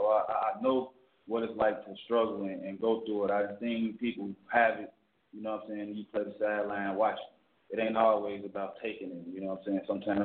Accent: Chicago, Illinois, United States; me being a young person coming up in Chicago, you know, losing a lot of young people that I grew up with in Chicago.

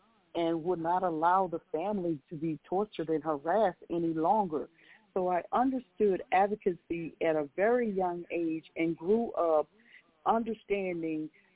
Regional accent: Mississippi, United States; born there; I was born in Mississippi.

